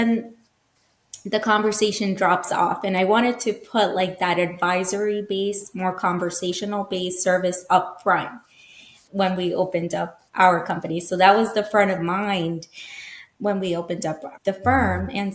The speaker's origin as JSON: {"language": "English", "country": "Ecuador", "lives_now": "Long Island, United States", "said": "I'm Hispanic. I'm from Ecuador."}